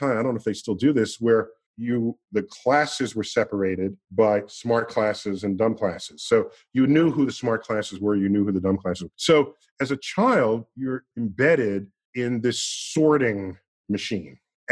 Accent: New York City, New York, United States; and I think I was struck by it because I grew up in New York City.

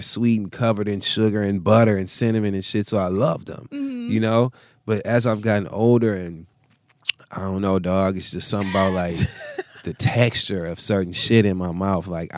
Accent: Midwest, United States; You know, I'm from the Midwest.

